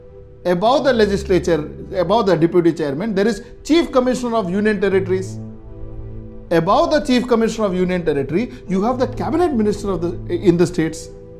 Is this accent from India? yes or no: yes; India; which is probably the only power we hold as an Indian and part of this democracy.